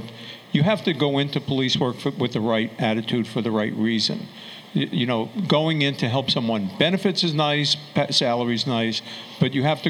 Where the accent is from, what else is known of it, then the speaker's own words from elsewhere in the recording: White Plains, New York, United States; I had a very good relationship growing up in White Plains with the officers in White Plains